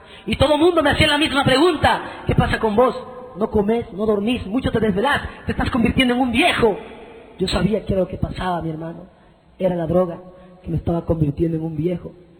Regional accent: Santa Cruz, Bolivia; born there; Nací en Santa Cruz, Bolivia.

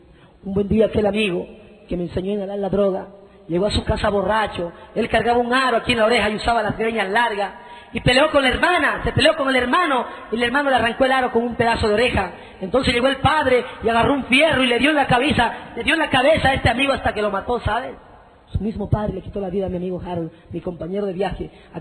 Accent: Santa Cruz, Bolivia; born there; Nací en Santa Cruz, Bolivia.

